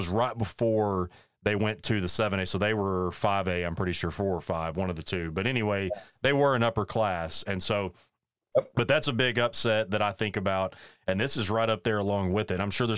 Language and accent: English; Arkansas, United States; Of course, I was gone from Arkansas for 3 years, and I didn't pay as much attention to high school basketball when I was in college